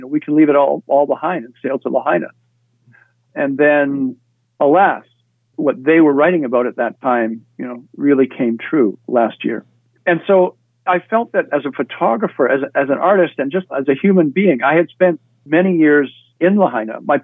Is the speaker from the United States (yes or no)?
no; Alberta, Canada; also born or lived in England; I was born in England, grew up near Calgary, Alberta, on a ranch.